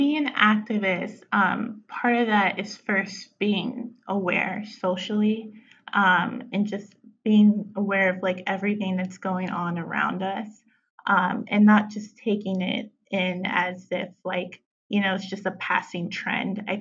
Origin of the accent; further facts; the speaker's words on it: Chicago, Illinois, United States; now in Atlanta, United States; I was born and raised in Chicago. I'm currently living in Atlanta.